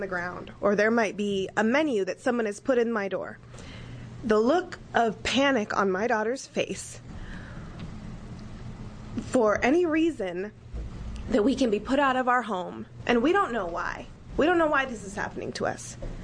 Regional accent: Portland, Oregon, United States; I'm from North Portland.

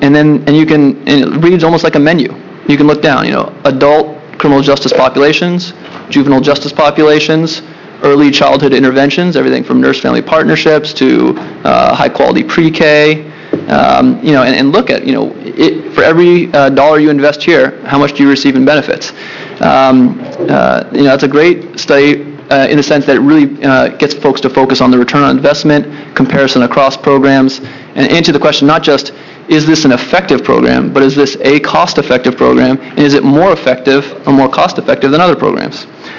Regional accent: Massachusetts, United States; My home state of Massachusetts, we have a jail system, a county jail system, a state prison system.

